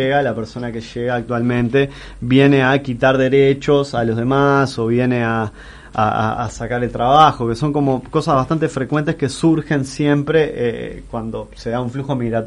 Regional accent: Uruguay; estamos algunos que somos de Uruguay.

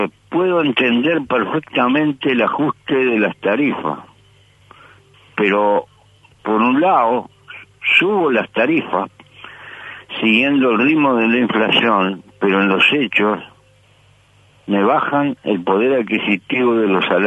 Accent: Uruguay; el dilema que tenemos como uruguayos.

